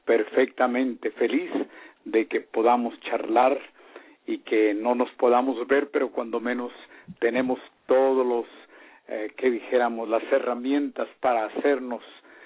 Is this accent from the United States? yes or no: no; Mexico; moved away as an adult; cuando yo me vine de México en 1945, 46, lo hice por una razón muy grande.